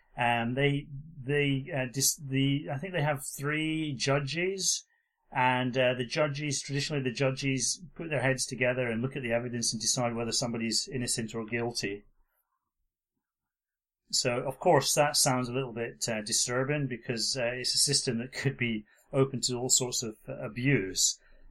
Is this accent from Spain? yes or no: no; Scotland, United Kingdom; also born or lived in London; now in Japan; No, I always plan on returning to Scotland the next year.